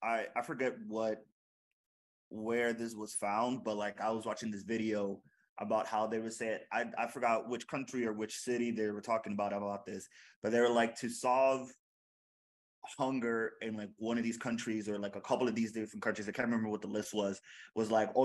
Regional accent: United States; So I grew up in the United States. So like, I don't have that outsider perspective.

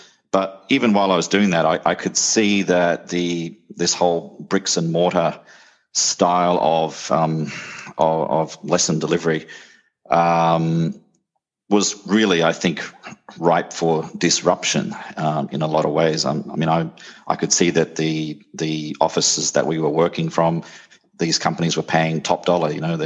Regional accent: Australia; now in Japan; I'm from Australia

